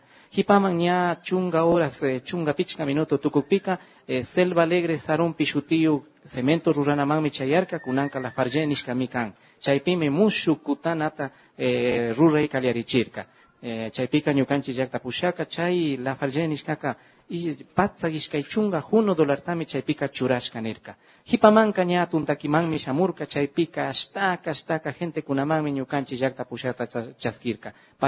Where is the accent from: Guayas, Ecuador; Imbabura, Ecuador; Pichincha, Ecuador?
Imbabura, Ecuador; Peguche; Sí, yo soy de Peguche, señor presidente.